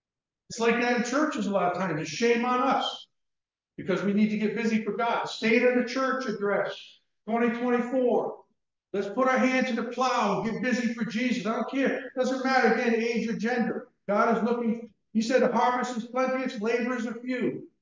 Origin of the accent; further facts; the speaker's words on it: Rhode Island, United States; I'm from the deep south. You can tell from my accent. I'm from southern Rhode Island.